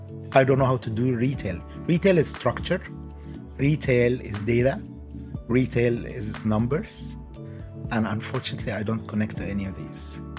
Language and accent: English; Egypt; English is a second language; moved away; also born or lived in London, United Kingdom / United States; I always share with my friends, Egypt gave me a heart. And the UK gave me my creativity.